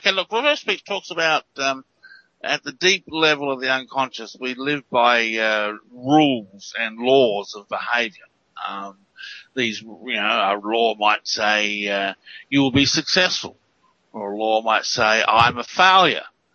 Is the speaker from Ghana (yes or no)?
no; Australia; I kept on trying to tell people, listen, I'm an Aussie.